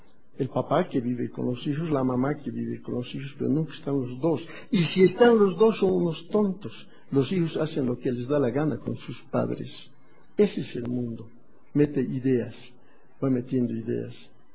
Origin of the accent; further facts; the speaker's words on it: Tarija, Bolivia; cuando era niño, era, qué sé yo, 60 años, 55 años, en Tarija, en mi tierra, jugábamos bolitas, canicas